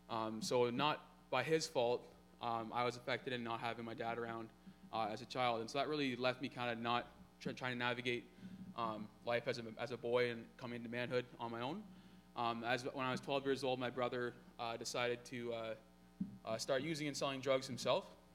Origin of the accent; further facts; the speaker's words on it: Lucan, Ontario, Canada; I started working at a bar in my hometown in Lucan, and which is about 15 minutes north of London, Ontario.